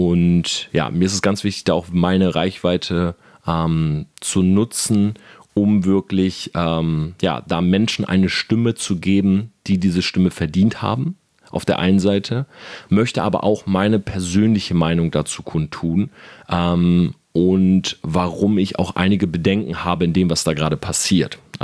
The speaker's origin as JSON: {"language": "German", "town": "Delmenhorst", "region": "Lower Saxony", "country": "Germany", "tie": "born or raised there", "said": "ich bin groß geworden in Delmenhorst. Das ist eine Stadt, wo es tatsächlich, glaube ich, mehr ausländische Einwohner gibt als Deutsche."}